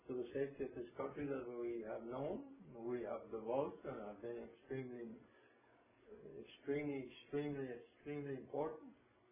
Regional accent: Cuba; Nosotros somos cubanos.

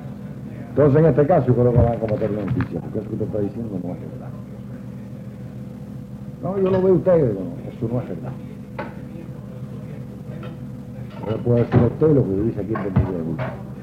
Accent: Pinar del Río, Cuba; me fui para La Habana porque yo soy pinareño.

